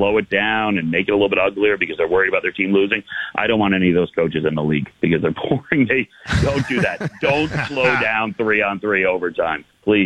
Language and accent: English; New York, United States; you know, I grew up in New York